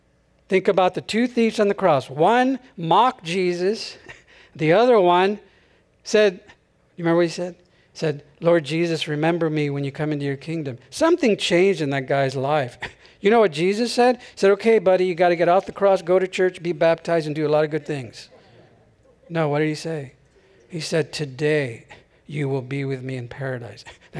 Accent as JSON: {"language": "English", "town": "Cypress", "region": "California", "country": "United States", "tie": "born or raised there", "said": "You know, I grew up in Cypress, California. Does anyone know where that is?"}